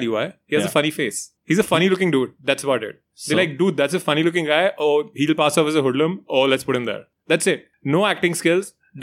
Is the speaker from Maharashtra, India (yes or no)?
no; Delhi, India; If they decide to make a movie on Delhi and they cast me as an actor just because I'm from Delhi, you think it's going to be great?